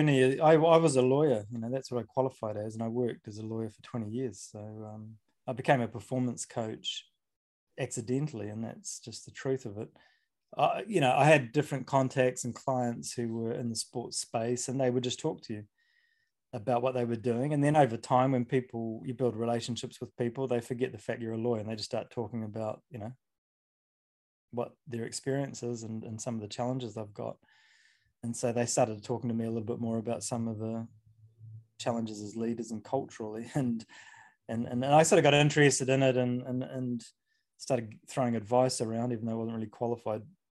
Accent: New Zealand; And I grew up in New Zealand, and my first memories of football were twofold.

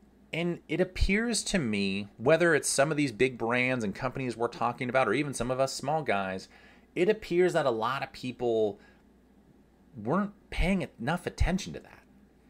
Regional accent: California, United States; I'm from California. I'm not a big surfer. I've been surfing twice in my life

